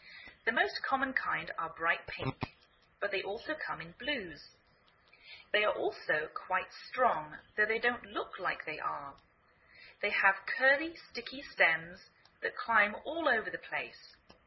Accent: England, United Kingdom; now in United States

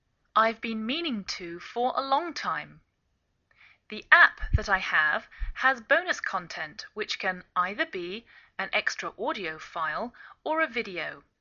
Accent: England, United Kingdom; now in United States

